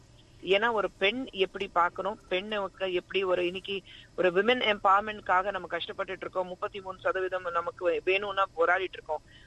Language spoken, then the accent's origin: Tamil; Mumbai, Maharashtra, India; நான் பிறந்து வளர்ந்தது மும்பையில.